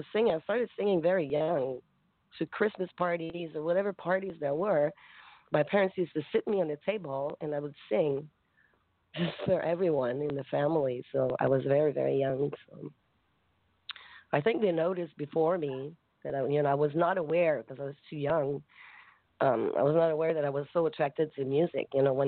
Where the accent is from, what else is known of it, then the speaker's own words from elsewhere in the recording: Quebec, Canada; now in Montreal, Canada; Yes, I was born in Quebec. From a very, very small town. There's about 18,000 people, which is very small, but it's like a country little town.